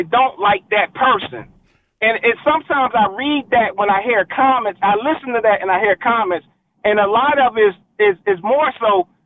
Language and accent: English; Philadelphia, Pennsylvania, United States; now in Maryland, United States; I live in Maryland, but I'm from Philadelphia.